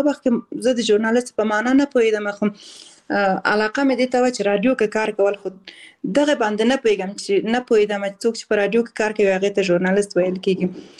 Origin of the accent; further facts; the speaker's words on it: Balkh, Afghanistan; born there; also born or lived in Khost / Kabul / Kunduz; او زه اصل د خوست ولایت یم خو زیږیدلې په بلخ ولایت کې یم او زده کړې مې په کابل کې او په قندوز ولایت کې کړې دي